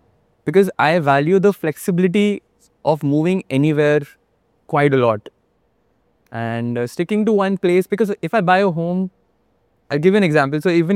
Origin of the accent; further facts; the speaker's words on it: Delhi, India; Born and brought up in Delhi, yes.